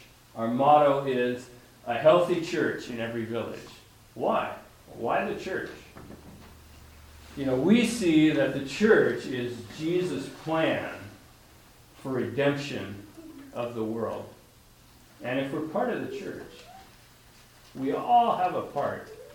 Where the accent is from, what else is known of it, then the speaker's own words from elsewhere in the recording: Port Townsend, Washington, United States; moved away as an adult; also born or lived in Port Hadlock; now in Africa; You know, I was born and raised in America. actually in Port Townsend and Port Havelock.